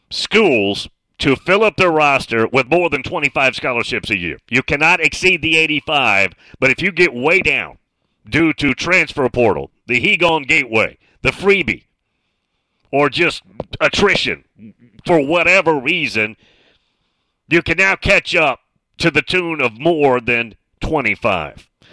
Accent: Southern US, United States; I'm from the South, so I've had the SEC in the pores of my skin forever, right?

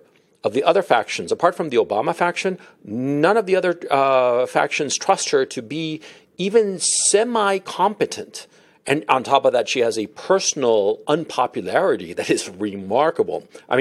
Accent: Chile; I come from Chile

